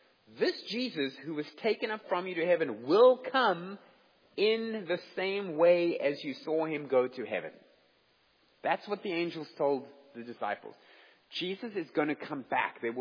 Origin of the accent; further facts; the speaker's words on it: South Africa; This is something we were always very familiar with growing up in Africa, and you go to the Kruger National Park